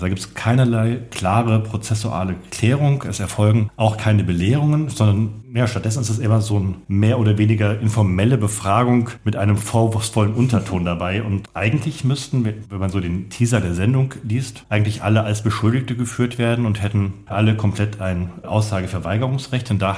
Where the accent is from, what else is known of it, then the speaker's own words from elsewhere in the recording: Hesse, Germany; born there; Also als gebürtiger Hesse, der auch ab und zu noch in seinem Heimatland ist